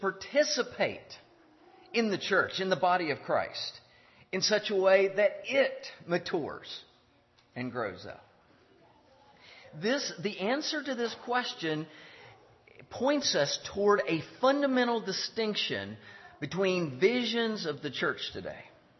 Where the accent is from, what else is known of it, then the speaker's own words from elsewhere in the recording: the South, United States; I'm from the South. That's why I say y'all.